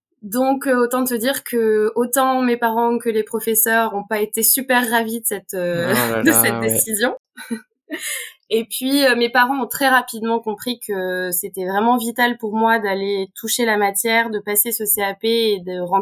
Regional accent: Auvergne-Rhône-Alpes, France; born there; comme tu l'as dit. Je suis née en Auvergne.

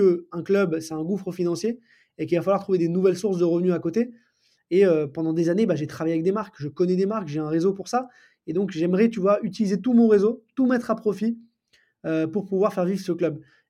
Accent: Paris, Île-de-France, France; je suis parisien, né à Paris, j'ai grandi à Paris.

